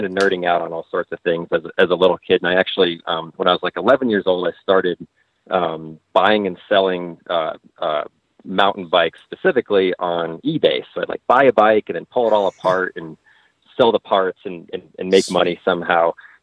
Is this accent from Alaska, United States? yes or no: yes; Anchorage, Alaska, United States; So basically, I grew up in Anchorage, Alaska. So hence kind of the a lot of the fat bike, fat bike love.